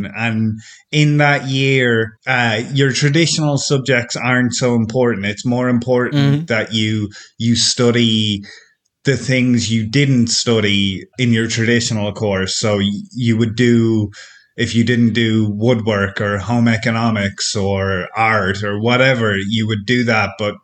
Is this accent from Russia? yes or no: no; Ireland; moved away as an adult; now in France; I'm from Ireland, but I'm living in France now, in rural France, working on a house.